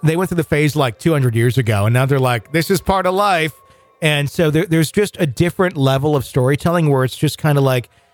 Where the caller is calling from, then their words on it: McAllen, Texas, United States; I'm writing in from McAllen, Texas.